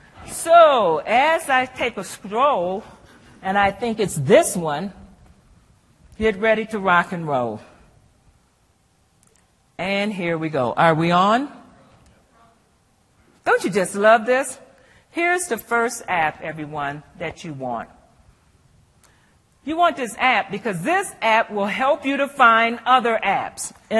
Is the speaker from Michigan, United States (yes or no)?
yes; Michigan, United States; I'm from Michigan. That's my home. I bleed blue.